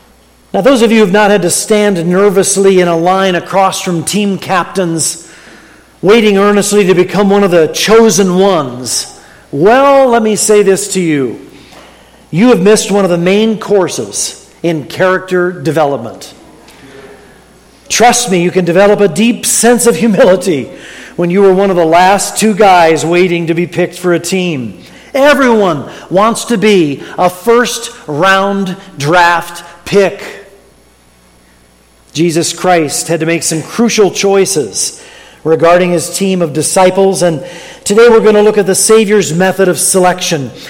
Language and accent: English; Mansfield, Ohio, United States; Growing up in Mansfield, Ohio, we had our annual Mud Bowl every September to celebrate a new football season.